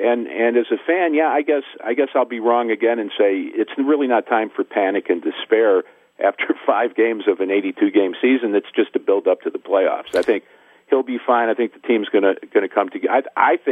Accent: Miami, Florida, United States; like I was with the Miami Heat back in the 2010-2011 season. You know, it's weird because it's my hometown, and I know the players.

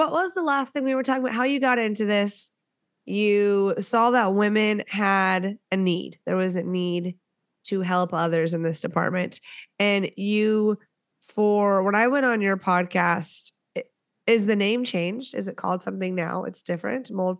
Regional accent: Texas, United States; Okay, so a lot of my family's in Louisiana. I'm from Texas and we were non-denominational, but like mega church, like speaking in tongues, like all that stuff.

